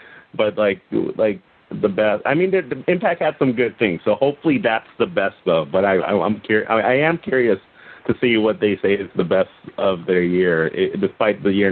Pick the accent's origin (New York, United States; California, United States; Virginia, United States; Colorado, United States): California, United States; Los Angeles; hopefully I don't end up like my hometown Dodgers, where Mr. LA just shows up in the finals and loses every year.